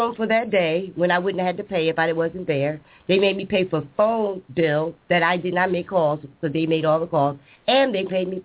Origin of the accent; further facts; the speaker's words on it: United States; They didn't know I was American at the time.